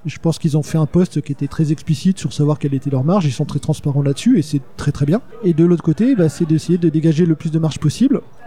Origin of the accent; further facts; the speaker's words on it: France; je suis français, que la boîte est française et que je veux développer ce marché français, et que c'est plus facile simplement parce que bah, c'est là où je vis